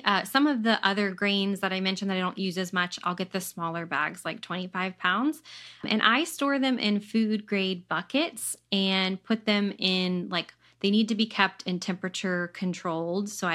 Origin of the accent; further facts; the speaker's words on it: Virginia, United States; Yeah, Virginia. We're in Virginia.